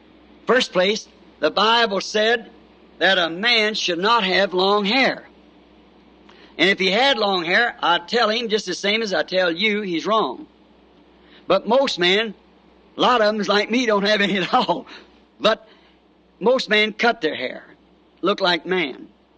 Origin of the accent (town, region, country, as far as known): Kentucky, United States; born or raised there